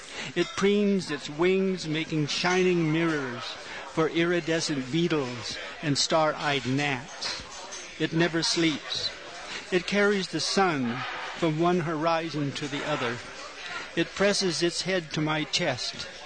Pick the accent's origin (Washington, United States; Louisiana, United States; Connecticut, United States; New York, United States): Washington, United States; born there; So, I was born in the Northwest, on Puget Sound area, so I do have some of that in my bloodstream.